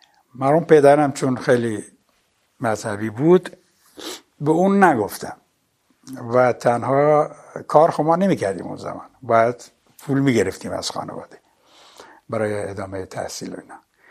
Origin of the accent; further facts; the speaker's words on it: Khuzestan, Iran; گفت بچه کجایی؟ گفتمش که خوزستانیم. گفت که سیستانی. گفتم نه خوزستانی.